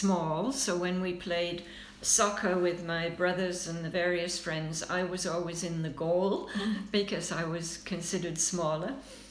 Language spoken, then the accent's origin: English; Wickersley, Yorkshire and the Humber, United Kingdom; now in Surrey, Canada; I grew up in a village known as Wickersley, which is basically a farming community. And that's where I did my schooling and my high school. And it was just a very nice little village.